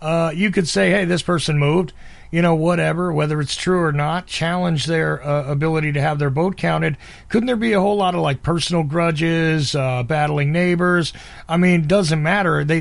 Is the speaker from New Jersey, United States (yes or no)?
yes; New Jersey, United States; born there; See, now I was born in New Jersey, so gotta tell you, I'm completely familiar with corrupt politicians